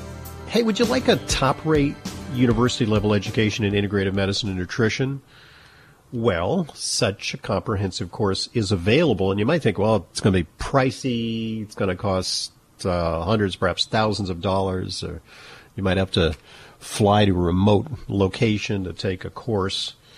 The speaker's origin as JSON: {"language": "English", "town": "Los Angeles", "region": "California", "country": "United States", "tie": "born or raised there", "said": "I grew up in Los Angeles, where there were some days where I remember as a kid, I would have pain in my chest from playing outside."}